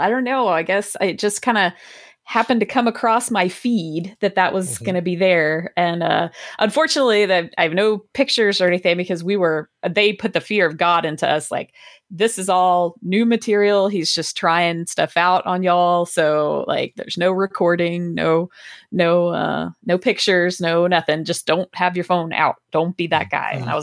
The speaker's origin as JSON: {"language": "English", "town": "Athens", "region": "Georgia", "country": "United States", "tie": "born or raised there", "said": "I grew up in Athens. Like that's like my hometown. And I also, you know, I went to UGA."}